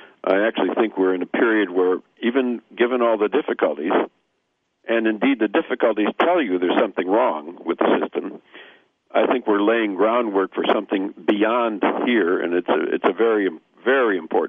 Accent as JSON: {"language": "English", "region": "Wisconsin", "country": "United States", "said": "and I'm from Wisconsin, and some of the smaller cities in Wisconsin"}